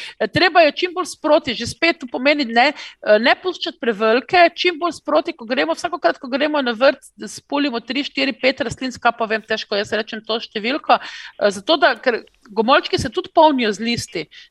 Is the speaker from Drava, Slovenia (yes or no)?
yes; Ptuj, Drava, Slovenia; also born or lived in Izola; redko kdo ve, da sem jaz doma iz Izole, so me preselili zelo hitro, še čist kot otroka na Ptuj.